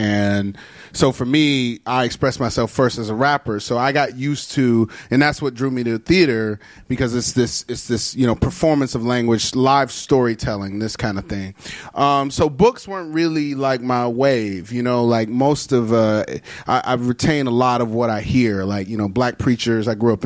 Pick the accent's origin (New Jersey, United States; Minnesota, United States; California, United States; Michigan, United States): Michigan, United States; Detroit; and I'm also from Detroit.